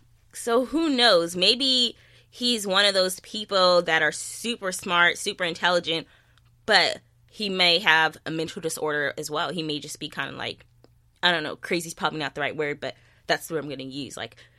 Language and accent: English; San Diego, California, United States; Now, they talked about San Diego a lot this episode, and I'm from San Diego.